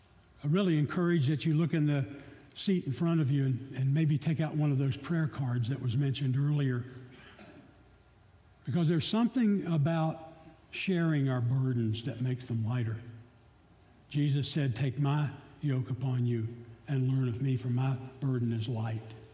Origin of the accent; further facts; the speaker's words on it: Virginia, United States; I'm a mountain boy. I'm from Virginia in the mountains.